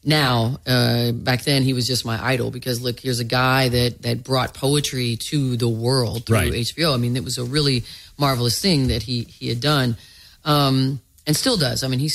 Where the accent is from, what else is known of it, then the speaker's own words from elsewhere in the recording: West Coast, United States; Okay, I'm from the West Coast. I'm a native, so I was always kind of a pariah because I liked East Coast hip hop better